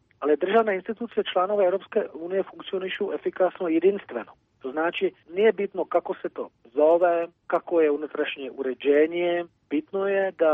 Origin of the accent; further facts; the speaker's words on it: Czechia; Croatian is a second language; Sve uvijek, vi to znate bolje nego ja, ne samo kod nas u Češkoj